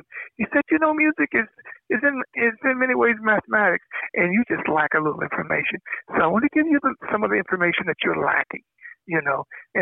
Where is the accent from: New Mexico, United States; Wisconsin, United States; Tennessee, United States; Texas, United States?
Tennessee, United States; Trenton; also born or lived in Jackson; So I grew up in Trenton. In my first year of high school, my family moved to from Trenton to Jackson.